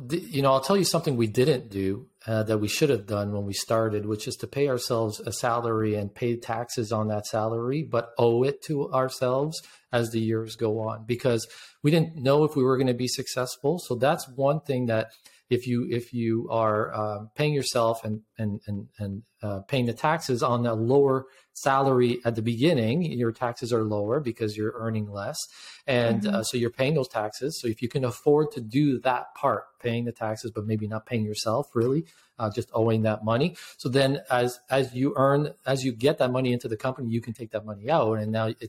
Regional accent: Canada; So as a Canadian, we had to get an E1 visa, which is a visa that allows us to work in the United States.

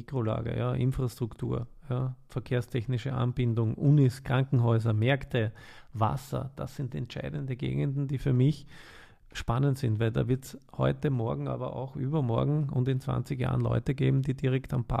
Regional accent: Vienna, Austria; Wien ist eh klar, ich bin geborener Wiener, ich kenne mich hier aus

